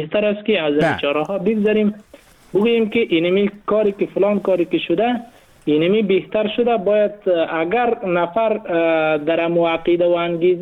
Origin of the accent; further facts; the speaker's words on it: Afghanistan; به عنوان یک مسلمان، به عنوان یک افغان